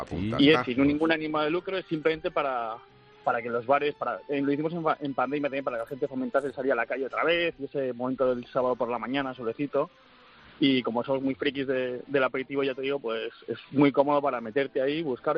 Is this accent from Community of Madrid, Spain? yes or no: yes; Madrid, Community of Madrid, Spain; Yo te hablo de Madrid, que somos de Madrid.